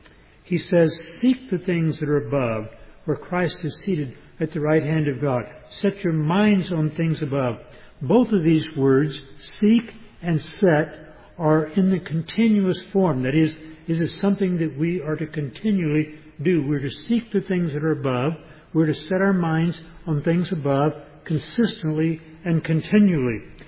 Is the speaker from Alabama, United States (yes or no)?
no; Texas, United States; When I was growing up in East Texas, there was a saying that was used from time to time about someone